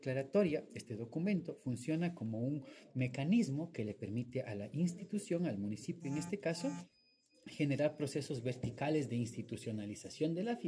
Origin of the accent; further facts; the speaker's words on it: Píllaro, Tungurahua, Ecuador; yo soy de Píllaro y la casa de mi abuela está ubicada en cerca de la Plaza 24 de Mayo